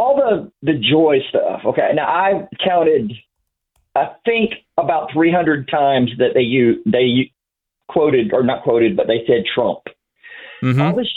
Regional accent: Columbus, Georgia, United States; when I say I'm from Columbus, people go, oh, Ohio. I'm like, no, not Ohio.

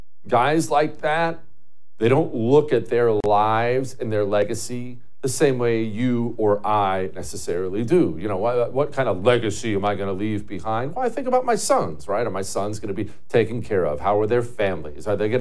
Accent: Toronto, Ohio, United States; It was a power plant where I grew up in Toronto, Ohio

